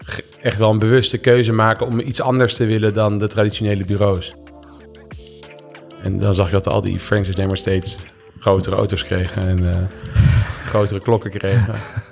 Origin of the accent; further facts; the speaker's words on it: Amsterdam, North Holland, Netherlands; Dus ik kom uit Amsterdam.